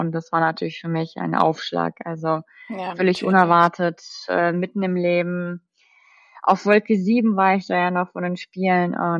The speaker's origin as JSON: {"language": "German", "region": "Bavaria", "country": "Germany", "tie": "born or raised there", "also_born_or_lived": "Kazakhstan / Russia", "said": "Ich komme gebürtig aus Kasachstan, bin dann über einen kleinen Weg nach Deutschland gekommen, über einen Umweg über Russland und bin jetzt seit 2004 in Deutschland, habe eine Zeit lang in Bayern gelebt, dort bin ich auch aufgewachsen"}